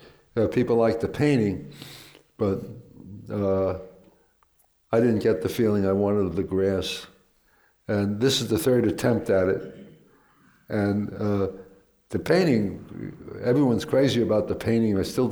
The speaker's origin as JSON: {"language": "English", "town": "Queens", "region": "New York", "country": "United States", "tie": "born or raised there", "said": "The block I grew up in Queens, there were three artists, you know?"}